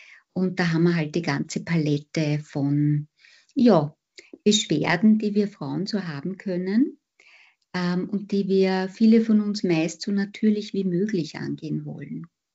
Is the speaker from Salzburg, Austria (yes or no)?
no; Vienna, Austria; born there; Geboren bin ich in Wien.